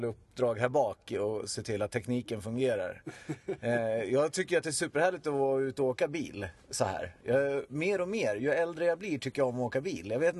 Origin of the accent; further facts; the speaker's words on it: Svalsta, Södermanland, Sweden; Från det gamla anrika motellet, Tuna motell i Svalsta, där vi är uppvuxna.